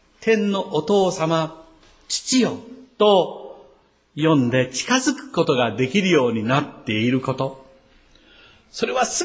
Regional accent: Kochi, Japan; 土佐の高知で生まれ、あの四国で育った私

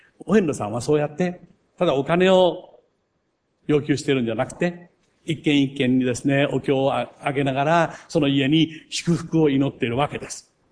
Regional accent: Shikoku, Japan; 私の生まれ育った故郷、四国。

